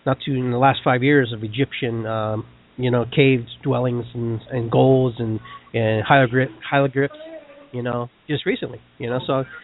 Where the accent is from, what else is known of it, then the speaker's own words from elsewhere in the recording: Peru; And if you go to Peru, well, I'm from Peru.